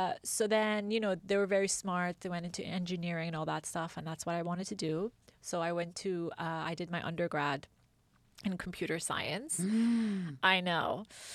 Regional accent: United Arab Emirates; also born or lived in London; I'm originally from Iran, but I'm born and raised in the UAE.

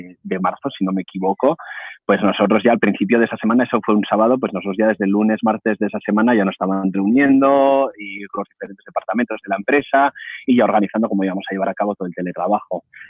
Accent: Mondragón, Basque Country, Spain; moved away as an adult; tengo nombre catalán, pero soy de Arrasate, soy de Mondragón y de hecho hasta los 23 años viví en Arrasate

